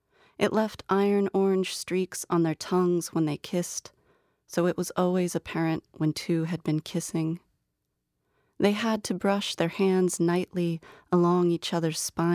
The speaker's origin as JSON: {"language": "English", "town": "Youngstown", "region": "Ohio", "country": "United States", "tie": "born or raised there", "said": "This imagined city is based on Youngstown, Ohio, which is where I grew up in Northeast Ohio in the Rust Belt."}